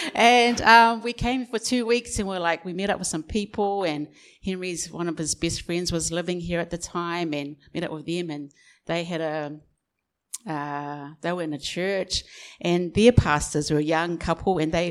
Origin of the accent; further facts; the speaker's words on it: New Zealand; now in Australia; I wanted to share a story, our journey in regards to how we came from New Zealand to Australia and how that was God appointed.